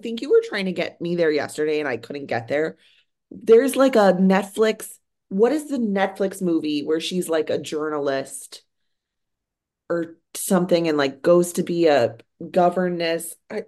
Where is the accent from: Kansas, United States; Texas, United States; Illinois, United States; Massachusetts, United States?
Illinois, United States; Chicago; like, I am from Chicago, but, like, Wisconsin's a weird fucking place.